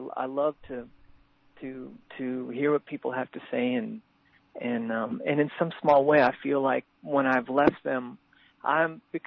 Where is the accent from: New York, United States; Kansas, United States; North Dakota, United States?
North Dakota, United States; Grand Forks; I have roots in North Dakota is where I'm from, in the town of Grand Forks.